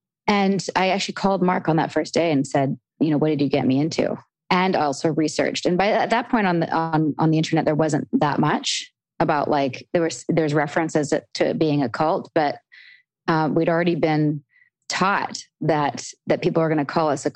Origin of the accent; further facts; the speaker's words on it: Canada; Well, I'm from Canada and I'm born and raised here.